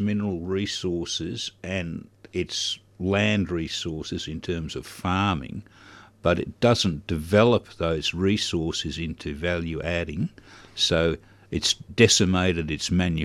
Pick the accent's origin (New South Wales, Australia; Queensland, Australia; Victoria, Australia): Victoria, Australia; Melbourne; also born or lived in Africa; And found it very strange growing up in Melbourne as somebody who'd come from Africa.